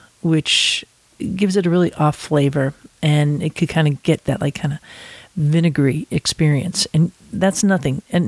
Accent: Massachusetts, United States; who is based in my home state of Massachusetts.

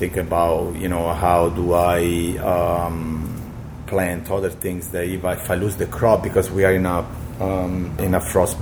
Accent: Italy; English is a second language; moved away; And I come from Italy, so I was a little snob about cider.

